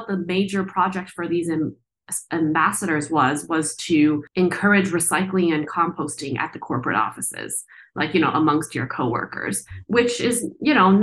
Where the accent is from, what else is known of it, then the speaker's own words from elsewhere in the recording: California, United States; you know, the my hometown where I grew up and where my parents live still in Southern California is a big logistics hub